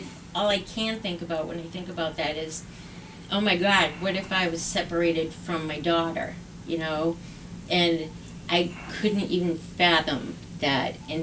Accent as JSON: {"language": "English", "town": "Plymouth", "region": "Massachusetts", "country": "United States", "tie": "born or raised there", "said": "Yeah, so that's about growing up in Plymouth on the South Shore."}